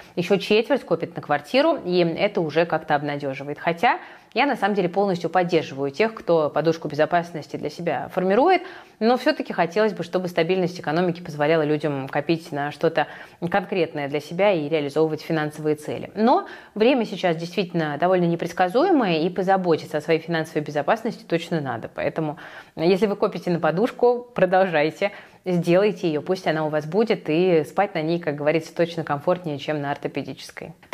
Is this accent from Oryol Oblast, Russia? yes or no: no; Saint Petersburg, Russia; В моем родном городе Петербурге